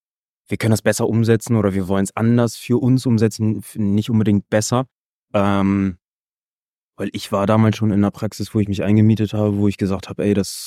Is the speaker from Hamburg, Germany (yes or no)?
yes; Hamburg, Germany; ich bin Hamburger quasi.